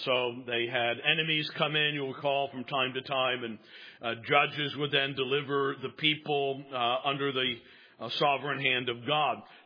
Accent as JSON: {"language": "English", "country": "United States", "said": "But there's also an oppressive sense of foreignness to me as an American."}